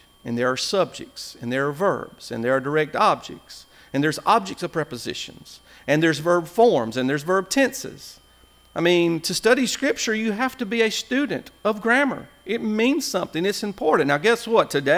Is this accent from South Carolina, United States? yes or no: yes; Whitmire, South Carolina, United States; And so I grew up in Whitmire.